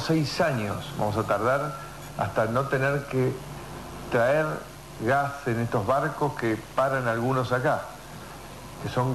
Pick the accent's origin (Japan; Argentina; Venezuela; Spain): Argentina; al ser parte de una gran familia, somos todos los argentinos